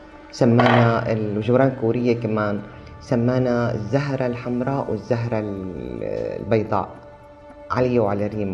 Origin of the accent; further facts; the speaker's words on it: Syria; moved away; أنا رحت وتنقلت بعدة بلاد بعد ما طلعت من سوريا وحتى قبل.